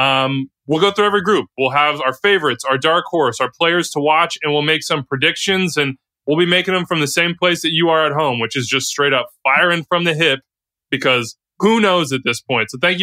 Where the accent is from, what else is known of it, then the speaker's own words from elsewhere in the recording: Vacaville, California, United States; from Vacaville, California